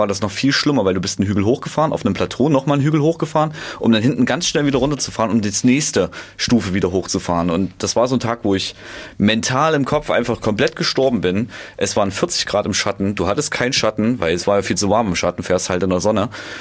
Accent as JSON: {"language": "German", "town": "Apolda", "region": "Thuringia", "country": "Germany", "said": "Ich komme aus Apolda."}